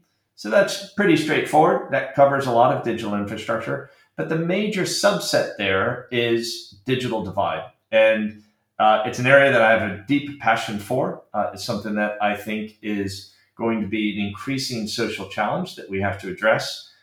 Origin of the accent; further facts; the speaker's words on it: Arizona, United States; moved away as an adult; now in United Kingdom; I grew up in the States. I grew up in Arizona.